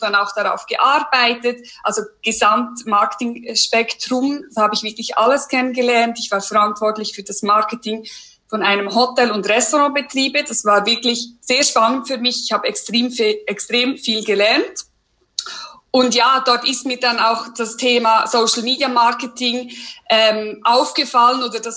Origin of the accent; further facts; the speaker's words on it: Switzerland; Wie ihr hören könnt, bin ich aus der Schweiz, deswegen ja der Dialekt. Ich hoffe, ihr versteht mich trotzdem gut. Ich gebe mir Mühe. Ich bin 33 Jahre alt